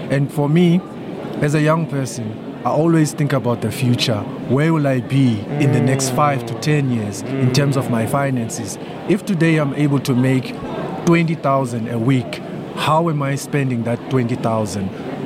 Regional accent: Motherwell, Eastern Cape, South Africa; from the Eastern Cape. I came all the way from the Eastern Cape here to get more information about finances, yeah.

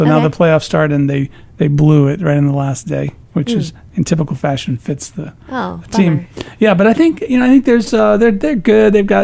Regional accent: Peoria, Illinois, United States; we used to go there from my hometown of Peoria, drive up there every Christmas

